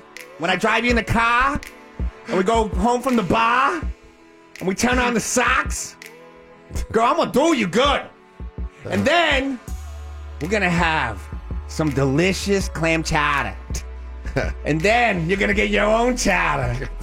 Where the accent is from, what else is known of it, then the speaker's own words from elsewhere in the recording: Flushing, New York, United States; I'm from Flushing, Queens, son. So I know exactly about New York.